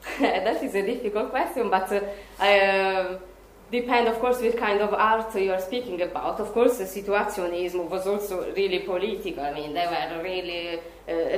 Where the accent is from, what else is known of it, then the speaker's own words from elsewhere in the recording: Italy; maybe because I come from Italy